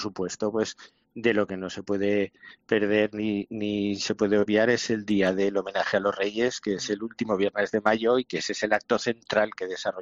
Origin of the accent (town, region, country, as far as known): Huesca, Aragon, Spain; born there